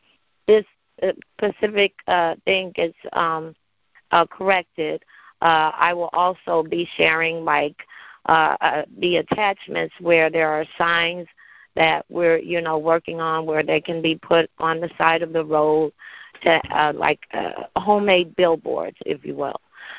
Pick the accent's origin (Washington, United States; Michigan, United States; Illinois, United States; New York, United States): New York, United States; I'm from Orange County, New York